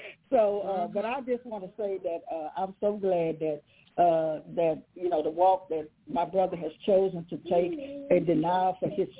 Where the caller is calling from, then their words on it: Beaumont, United States; I'm calling from Beaumont, and I have some more people online from Beaumont, too, as well.